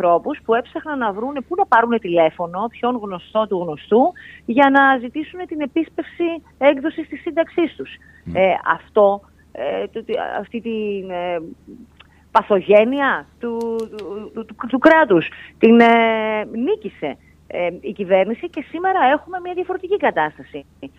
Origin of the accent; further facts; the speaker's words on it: Grevena, Western Macedonia, Greece; εγώ κατάγομαι από τα Γρεβενά